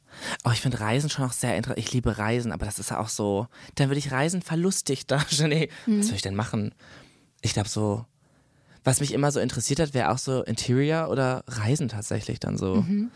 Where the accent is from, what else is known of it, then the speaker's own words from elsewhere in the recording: Herne, North Rhine-Westphalia, Germany; Ich komme ursprünglich aus Herne, mein Vater ist aber dann nach Erkenschwick gezogen.